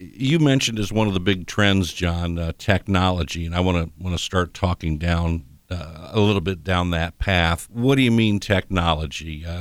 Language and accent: English; Kenton, Ohio, United States; Back in the day, I grew up in Kenton, so your restaurant choices were pretty small.